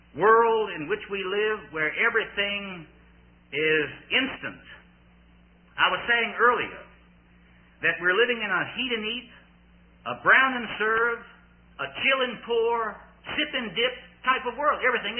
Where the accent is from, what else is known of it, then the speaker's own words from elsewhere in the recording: Richmond, Virginia, United States; So 25 years ago, we started going to a little meeting back in Richmond, Virginia, my hometown, Grace Gospel Chapel